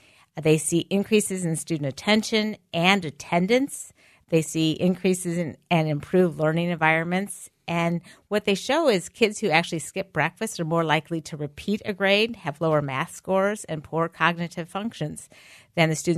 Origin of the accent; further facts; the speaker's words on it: St. Louis, Missouri, United States; I grew up in St. Louis.